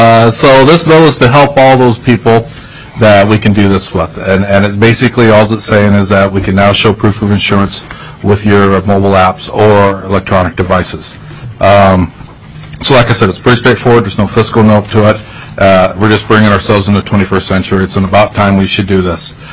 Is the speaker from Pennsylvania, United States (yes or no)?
no; Alaska, United States; I grew up in Alaska, and one of the things that drives me crazy is that Alaska's always behind the power curve